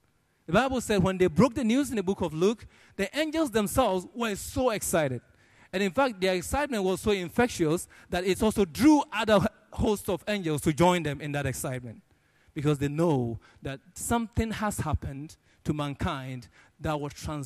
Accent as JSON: {"language": "English", "country": "Ghana", "said": "And now I come from Ghana, and I can assure you that in a lot of the African countries"}